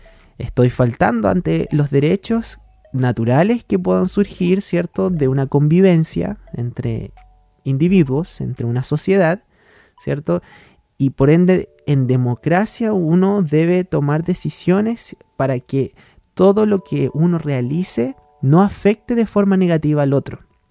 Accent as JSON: {"language": "Spanish", "country": "Chile", "said": "yo soy de Chile, ¿cierto? Y somos 19 millones de personas, si no es un poco más."}